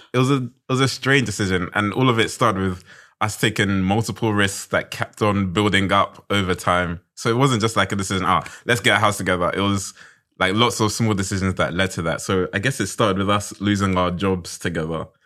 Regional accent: London, United Kingdom; I'm from South London.

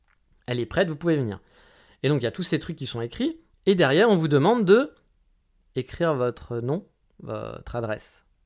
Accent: France; now in Japan; Mais en tant que Français, je me sens obligé un peu de râler

